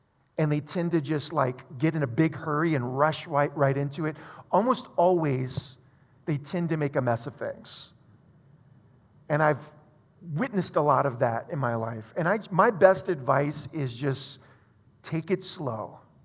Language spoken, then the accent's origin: English; Louisiana, United States; I grew up in South Louisiana. South Louisiana is heavily Catholic. There's a lot of old French and Spanish influence in South Louisiana, so it's actually it's definitely one of the most Catholic regions of our country.